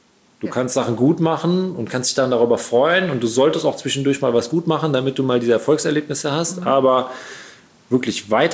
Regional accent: Cologne, North Rhine-Westphalia, Germany; Ich wusste, dass sie auch hier in Langenfeld sitzen, in der Nähe von Köln, wo ich groß geworden bin

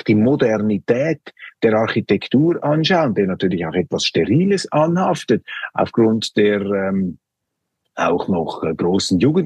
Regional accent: Switzerland; Und ich finde einfach in der heutigen Welt, meine Damen und Herren, und als Schweizer sowieso

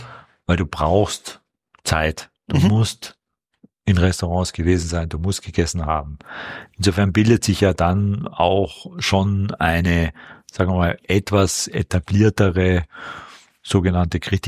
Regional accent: Vienna, Austria; Also bin ja in Hitzing aufgewachsen in Wien. Und dann bin ich so langsam weggegangen zum Studieren

